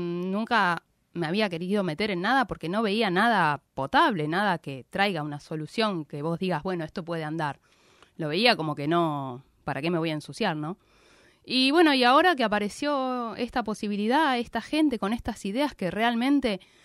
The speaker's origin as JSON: {"language": "Spanish", "town": "Mar del Plata", "region": "Buenos Aires Province", "country": "Argentina", "said": "Y teniendo todo como es Argentina y como es Mar del Plata, nuestra ciudad, no lo podés creer que no nos vaya bien."}